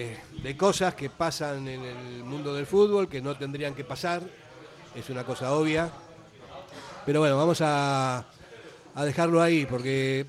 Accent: Argentina; moved away; obviamente porque soy argentino y los veo después de 40 años, los sigo viendo

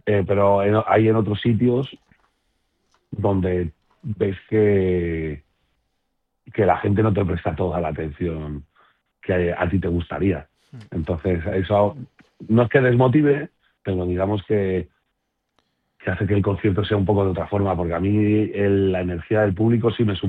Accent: Leganés, Community of Madrid, Spain; Yo siempre he sido muy de Leganés porque a mí siempre me la han recordado. O sea, desde muy pequeño. Yo, mi forma de hablar, mis condicionamientos económicos y vitales siempre han sido otros que los que la gente que era del centro de Madrid o de Madrid.

